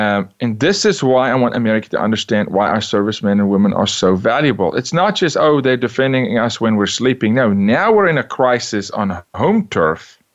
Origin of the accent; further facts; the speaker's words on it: South Africa; now in United States; Of course, I'm from South Africa, but I believe I know my American history well